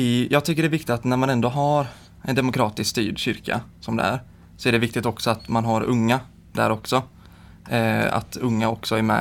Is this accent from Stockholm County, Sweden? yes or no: no; Gothenburg, Västra Götaland County, Sweden; Jag är också från Göteborg. Jag bor tillsammans med min sambo i Johanneberg.